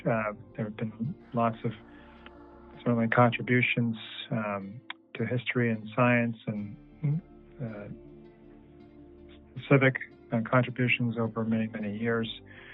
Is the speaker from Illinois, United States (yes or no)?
yes; Chicago, Illinois, United States; born there; I was born in Chicago.